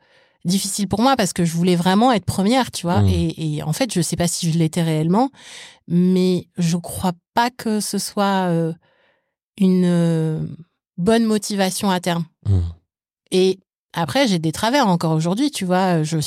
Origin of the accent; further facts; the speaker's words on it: France; also born or lived in Morocco; je suis française, marocaine et panafricaine.